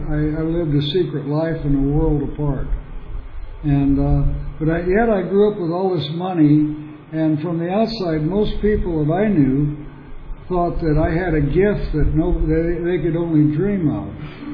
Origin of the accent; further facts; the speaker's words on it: Long Beach, California, United States; born there; well, I was born in Long Beach because she left Porterville